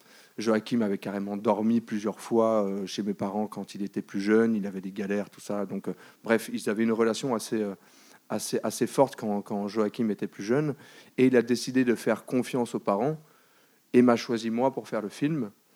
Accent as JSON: {"language": "French", "region": "Brussels", "country": "Belgium", "tie": "born or raised there", "moved": "yes", "lives_now": "Paris, France", "said": "j'ai fait mes premières années à Bruxelles, j'ai grandi à Bruxelles, ma mère est belge. J'ai fait toutes mes études primaires, secondaires en Belgique, donc j'ai le cœur belge"}